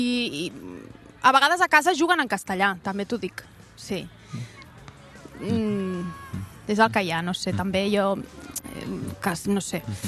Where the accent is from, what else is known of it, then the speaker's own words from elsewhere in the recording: Barcelona, Catalonia, Spain; first language Spanish; Catalan is a second language; jo soc aquí, jo he nascut aquí, a l'Hospital Sant Pau, i soc del barri de la Sagrada Família, sempre